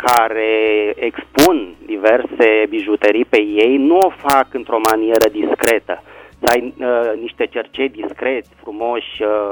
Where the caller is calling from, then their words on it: Bucharest, Romania; din București